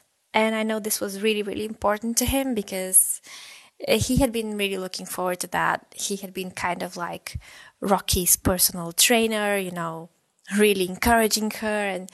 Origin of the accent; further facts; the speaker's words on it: Bulgaria; now in Berlin, Germany; I live in Berlin, Germany, but I'm originally from Bulgaria.